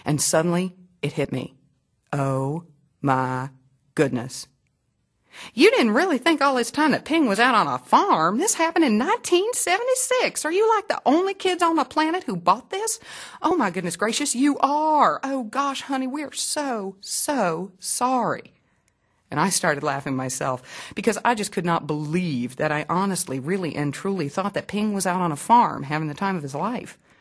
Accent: American South, United States; If you happen to be growing up in the American South at the time, people stood up when it was played, men took off their caps, everyone knew the words, and everyone sang along.

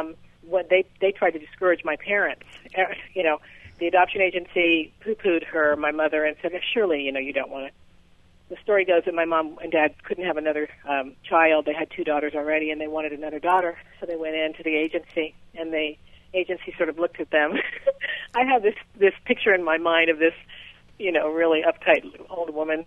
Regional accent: Portland, Oregon, United States; now in Kansas City, United States; I'm actually originally from Portland, Oregon, which is where I was adopted.

